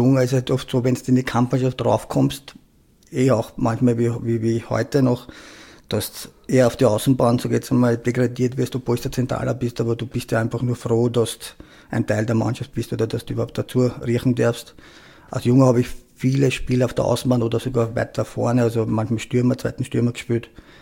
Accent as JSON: {"language": "German", "region": "Vienna", "country": "Austria", "tie": "born or raised there", "said": "ich bin ein 79er Jahrgang, bin geboren in Wien, bin aber kroatischer Staatsbürger, bin Urfloridsdorfer, wie man sagt, also habe mein Leben lang nur in Floridsdorf gelebt, ja."}